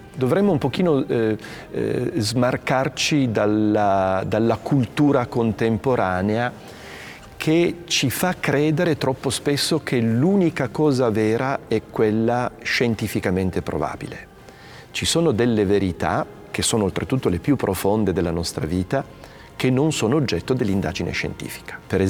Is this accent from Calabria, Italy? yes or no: no; Turin, Piedmont, Italy; per me, che oltretutto sono di Torino, che ho partecipato a delle ostensioni da pellegrino come tutti gli altri. Ero bambino